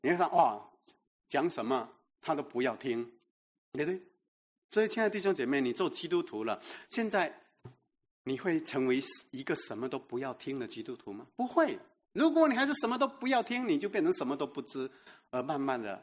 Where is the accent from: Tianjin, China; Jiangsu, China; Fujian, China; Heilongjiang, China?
Fujian, China; 小时候呢，我是福建人啊，我们的长辈都告诉我们啊